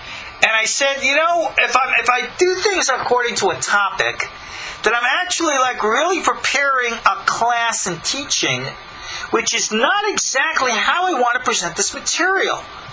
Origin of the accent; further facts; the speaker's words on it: New York, United States; born or raised there